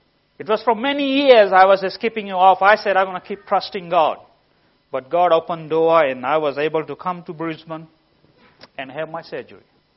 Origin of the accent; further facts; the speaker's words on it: Fiji; Because we are from Fiji. We don't have medical insurance and all this.